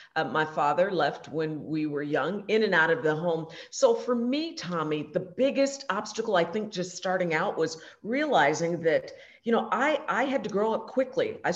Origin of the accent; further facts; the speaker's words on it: Minneapolis, Minnesota, United States; now in Houston, United States; Yes, so I hail from North Minneapolis, but I do consider myself a Houstonian now. I've been here a good long time.